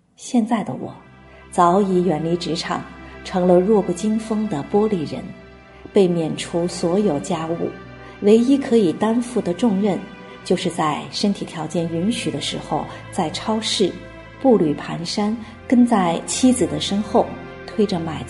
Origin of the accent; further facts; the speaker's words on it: Qingdao, Shandong, China; 我这个从小在海边长大，自认热爱大海的青岛人